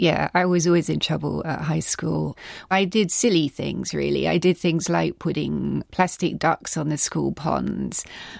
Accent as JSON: {"language": "English", "town": "Morden", "region": "London", "country": "United Kingdom", "tie": "born or raised there", "also_born_or_lived": "Carshalton Beeches", "said": "I grew up in Morden, the southernmost stop of the Northern Line. And then we moved when I was, I guess, 9 or 10 to a place called Carshalton Beaches."}